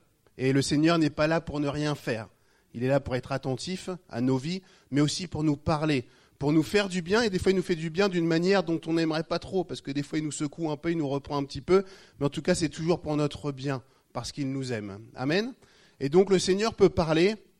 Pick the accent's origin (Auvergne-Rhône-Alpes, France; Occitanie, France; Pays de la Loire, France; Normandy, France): Normandy, France; Rouen; vous avez remarqué que je n'ai pas l'accent, le petit accent chantant de Limoges. Moi, j'ai grandi à Rouen. Je suis du pays des armorqueurs, comme on dit, donc au bord de la Seine.